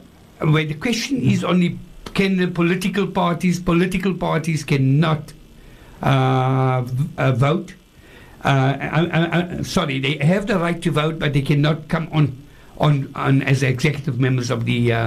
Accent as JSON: {"language": "English", "country": "South Africa", "said": "Yes, crime does not only affect us South Africans."}